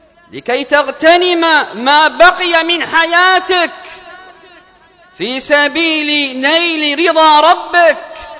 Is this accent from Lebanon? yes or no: no; Yemen